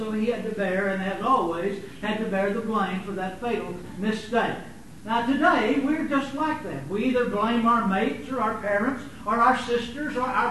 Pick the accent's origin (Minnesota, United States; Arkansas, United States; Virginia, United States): Arkansas, United States; I was raised, and I always say I was raised down in Arkansas